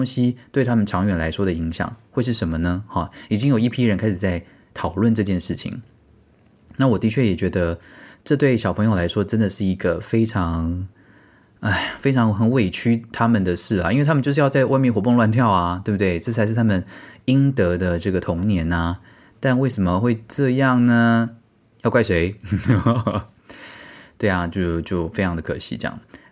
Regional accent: Taiwan; 然后有时候我们台湾人呢也后来养成一个习惯

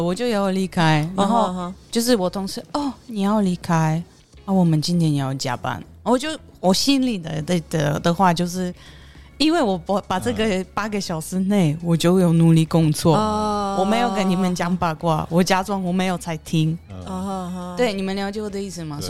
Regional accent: Poland; Chinese is a second language; 你完成我们波兰人8个小时的工作

